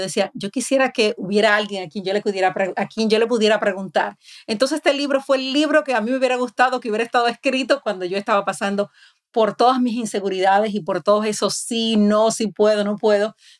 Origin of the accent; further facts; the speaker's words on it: Dominican Republic; moved away as an adult; now in United States; nosotras somos inmigrantes. Yo vine de la República Dominicana a la edad de 20 años a tratar de abrirme campo en el mundo norteamericano